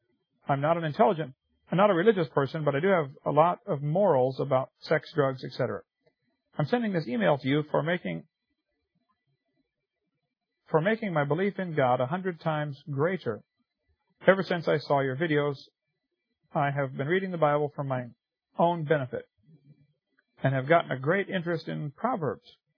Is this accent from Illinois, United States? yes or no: yes; Peoria, Illinois, United States; born there; I was born in Peoria, which is a part of Illinois, which is a part of the United States.